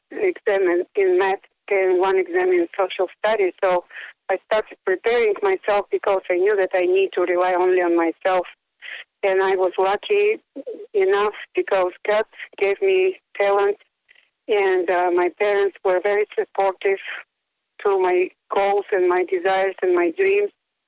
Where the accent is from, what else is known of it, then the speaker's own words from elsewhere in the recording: Plovdiv, Plovdiv Province, Bulgaria; I grew up in Bulgaria. It's called Plovdiv